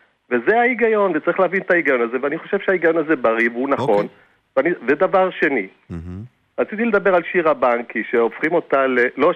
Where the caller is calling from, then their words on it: Haifa, Haifa District, Israel; אני מחיפה.